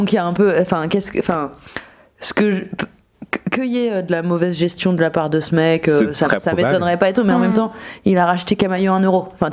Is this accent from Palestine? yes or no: no; Nancy, Grand Est, France; mais j'ai grandi à Nancy